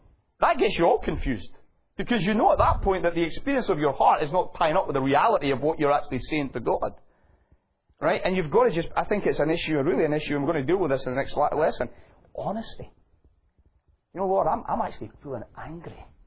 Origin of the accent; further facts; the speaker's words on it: Scotland, United Kingdom; I'm a Scotsman.